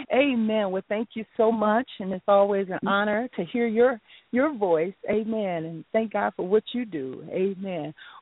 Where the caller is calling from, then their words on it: Phoenix, Arizona, United States; I am calling you from Phoenix, Arizona, area code 480.